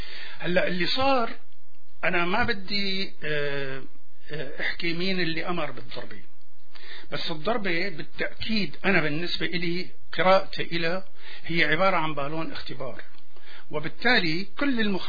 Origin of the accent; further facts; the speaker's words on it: Syria; نحن نقعد مع بعضنا كسوريين